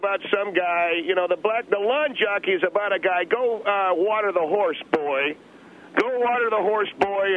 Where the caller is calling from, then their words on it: Arcadia, California, United States; I'm calling from Arcadia